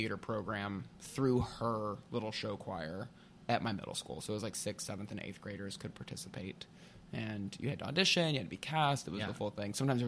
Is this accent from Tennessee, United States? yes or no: yes; Pigeon Forge, Tennessee, United States; And then the little town that's next to it, that's actually where Dollywood is within the city limits of, is where my hometown was.